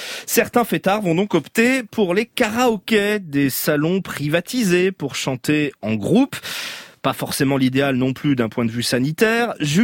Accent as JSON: {"language": "French", "country": "Spain", "said": "Comme chez nous, en Espagne"}